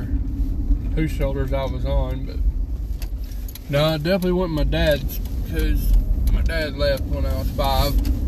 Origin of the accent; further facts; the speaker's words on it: Georgia, United States; Now, let's talk about Georgia, my home state. Now, it's got a lot of perks and it's got a lot of negative and all that. And I love my home state.